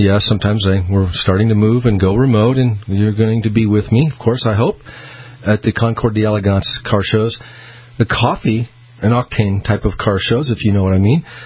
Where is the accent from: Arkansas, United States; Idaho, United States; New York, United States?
Idaho, United States; Boise; that is KBOI AM 670 right here in Boise, Idaho, my hometown.